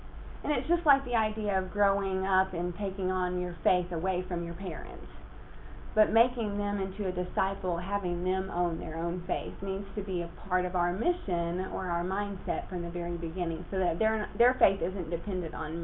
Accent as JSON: {"language": "English", "region": "Arkansas", "country": "United States", "tie": "born or raised there", "said": "my English language, is formed by my family heritage, by my church heritage, by where I grew up in Arkansas."}